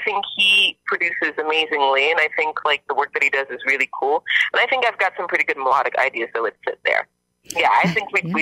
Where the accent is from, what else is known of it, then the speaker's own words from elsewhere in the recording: Guelph, Ontario, Canada; now in Hamilton, Canada; Well, I grew up in Guelph. The music scene in Guelph is now growing